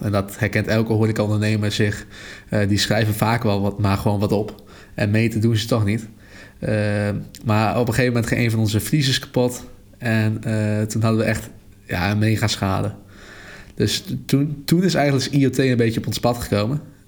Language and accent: Dutch; Burgum, Friesland, Netherlands; Ik kom uit Friesland, een klein dorpje genaamd Burgum. Ik ben op dit moment 21.